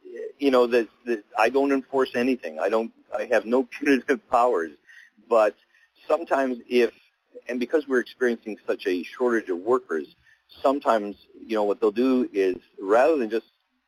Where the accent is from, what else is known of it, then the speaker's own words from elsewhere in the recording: Western Canada, Canada; I'm originally from Western Canada.